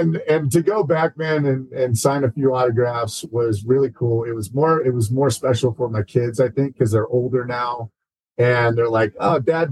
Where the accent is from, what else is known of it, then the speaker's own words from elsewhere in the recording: California, United States; I'm from Southern California. There's really no choice.